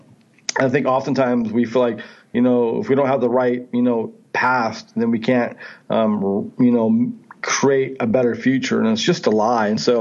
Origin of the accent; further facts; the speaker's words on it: Stockton, California, United States; I didn't know growing up in Stockton, California, a really significant violent town with a violent family.